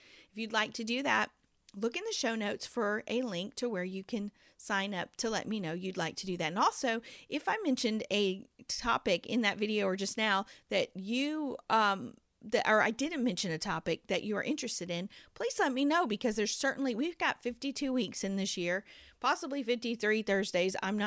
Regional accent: Florida, United States; especially for us because we're originally from Florida

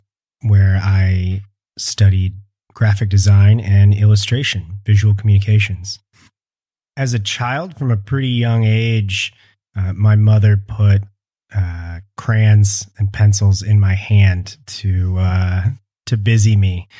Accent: Kansas City, Kansas, United States; also born or lived in Midwest; I was born in the Midwest. I grew up in Kansas, in the Kansas City metro area.

